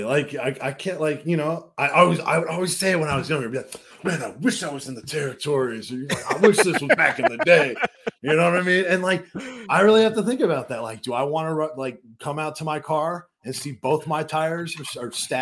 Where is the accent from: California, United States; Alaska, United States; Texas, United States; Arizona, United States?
California, United States; Richmond; I'm from Richmond. I drive by mm-hmm. the rich. I graduated out of the Richmond Auditorium.